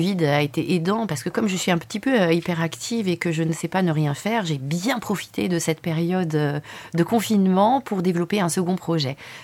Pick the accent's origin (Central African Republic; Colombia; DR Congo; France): France; born there; Je suis née en France, mais ma grand-mère était d'un petit village près de Bologne, en Italie, du Nord, donc.